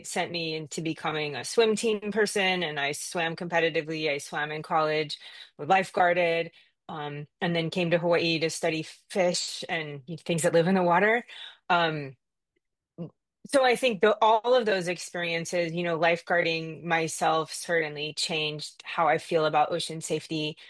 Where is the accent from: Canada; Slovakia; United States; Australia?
Canada; born there; I was born in Canada in what I thought was a landlocked place